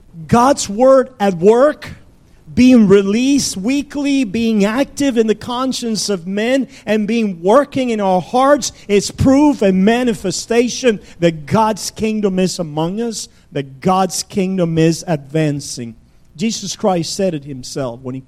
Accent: Cuba; Personally, I grew up in Cuba

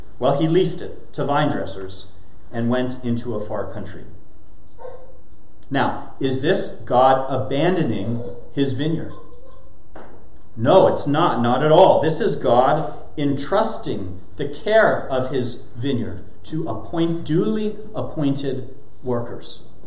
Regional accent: California, United States; I remembered that kiwi vine from the backyard of my house growing up in California

